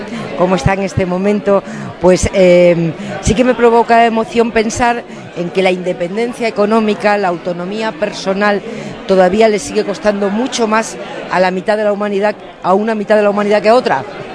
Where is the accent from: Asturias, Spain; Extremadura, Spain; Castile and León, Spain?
Extremadura, Spain; Leganés es una tierra de acogida de migrantes extremeños, de donde yo soy